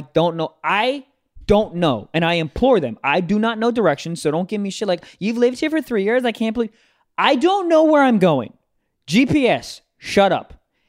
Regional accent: Maryland, United States; Have you had Chesapeake Bay crabs from my home state of Maryland?

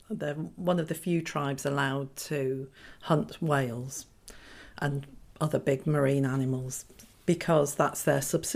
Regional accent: Bury, North West England, United Kingdom; born there; I was born in Bury in Lancashire.

